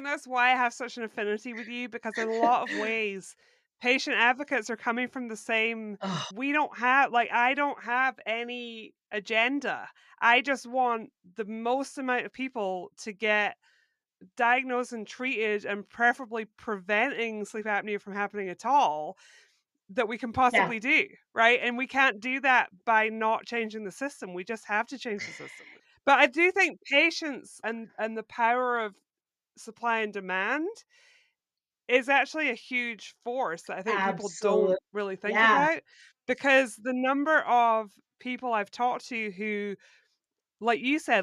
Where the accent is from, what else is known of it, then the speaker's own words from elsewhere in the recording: Scotland, United Kingdom; now in United States; because I was born and raised in Scotland.